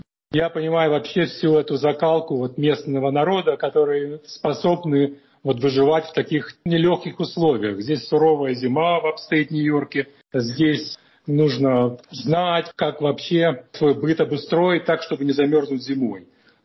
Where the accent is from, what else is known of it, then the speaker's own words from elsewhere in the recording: Moldova; now in United States; Во-первых, если я говорю, что я из Молдавии, раньше люди думали, что это какие-то там острова мальдивские.